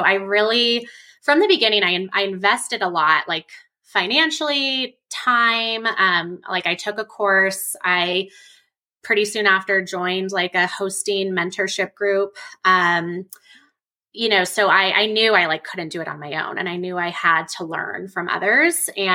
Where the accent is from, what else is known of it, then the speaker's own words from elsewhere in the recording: Colorado, United States; I'm from Colorado, so I knew where I was going